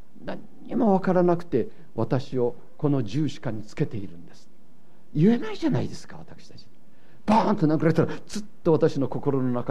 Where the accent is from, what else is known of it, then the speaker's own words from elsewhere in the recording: Osaka, Japan; born there; 特に私のようにあの荒っぽい大阪で生まれたものでありますと、